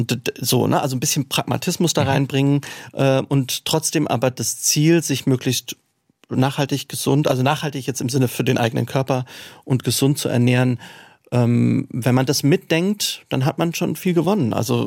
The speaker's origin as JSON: {"language": "German", "town": "Neckargemünd", "region": "Baden-Württemberg", "country": "Germany", "tie": "born or raised there", "said": "Ich bin in Neckargemünd groß geworden. Das ist der Nachbarort."}